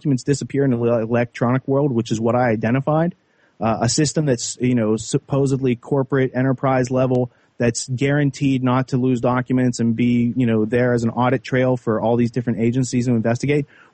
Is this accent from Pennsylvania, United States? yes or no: yes; Pennsylvania, United States; I grew up in Western Pennsylvania, pretty naive.